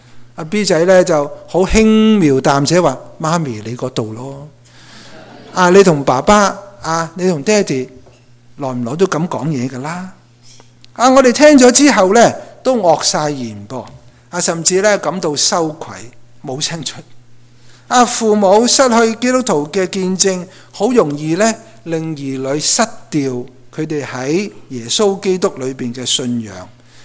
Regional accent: China; 我们身为中国人父母，特别强调中国人父母是过分紧张

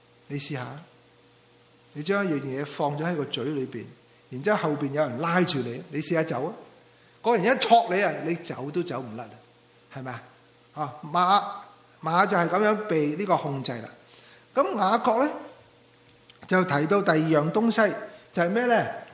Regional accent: Hong Kong; 就系你唔出声，系我哋香港人有句说话

